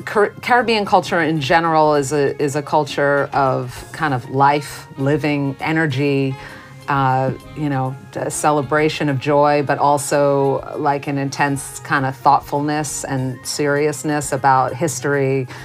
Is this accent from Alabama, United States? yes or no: no; New York, United States; I'm from New York and born and raised, and that's where my base is, even though I travel a lot for everything that I do.